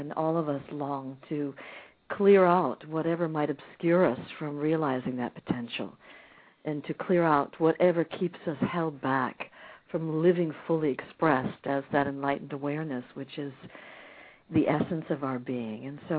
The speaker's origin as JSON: {"language": "English", "country": "United States", "lives_now": "Australia", "said": "I'm calling from Australia, and it's so good to be able to be with my fellow Americans."}